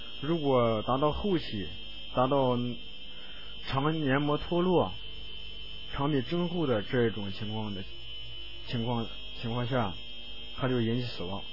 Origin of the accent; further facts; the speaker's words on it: Northeast China, China; accent: Northeastern Mandarin; 咱们东北话是糖积屎